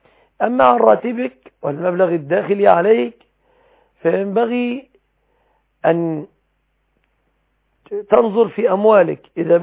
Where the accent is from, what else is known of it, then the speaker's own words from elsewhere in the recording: Egypt; بلادنا مصر